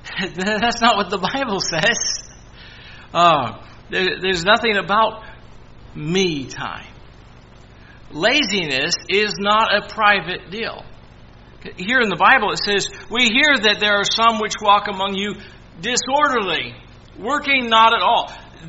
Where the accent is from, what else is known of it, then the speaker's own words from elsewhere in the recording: Canada; I'm a Canadian coming through.